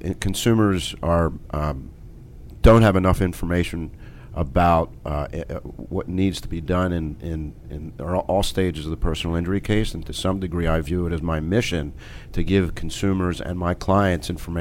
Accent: Pennsylvania, United States; I'm from Delaware County.

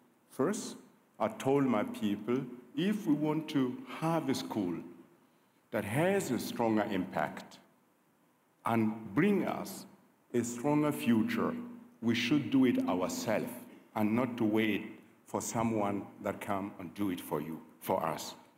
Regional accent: Gando, Burkina Faso; I was born in Burkina Faso, in a little village called Gando. When I was a kid, we had no access to clean drinking water. We had no electricity. and no healthcare facilities and no school.

